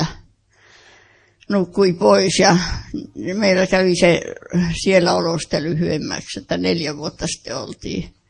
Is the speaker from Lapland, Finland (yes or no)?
yes; Tornio, Lapland, Finland; now in Nummela, Finland; Minä olen syntynyt Torniossa, Tornion kaupungissa ja käynyt kouluni siellä, peruskoulun ja keskikoulun ja sitten kiertänyt sieltä etelään, hakenut kursseille Helsinkiin.